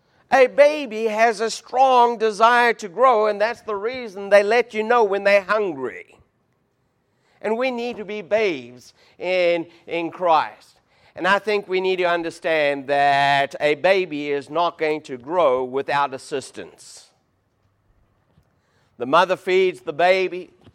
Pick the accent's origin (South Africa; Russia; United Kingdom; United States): South Africa; born there; I was born in South Africa, a long distance away from Chester, Virginia.